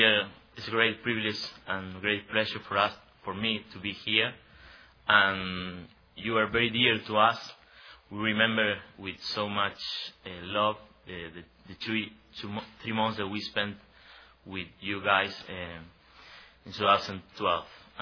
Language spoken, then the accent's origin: English; Argentina; English is a second language; now in United States; As Pastor Adam has already said, I'm from Argentina. I was learning English for almost two years.